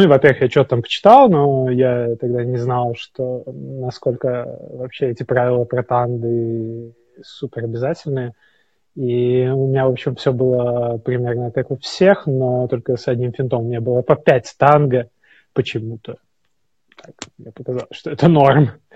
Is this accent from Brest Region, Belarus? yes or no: no; Minsk, Belarus; Я из Минска.